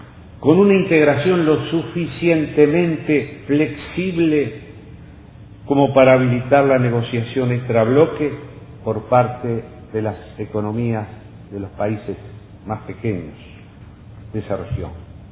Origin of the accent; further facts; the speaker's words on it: Uruguay; Uruguay no es necesario apelar a métodos espurios para hacer buenos negocios. Y cuando se constatan en mi país procedimientos irregulares, se adoptan inmediatamente las medidas correctivas que la ley establece.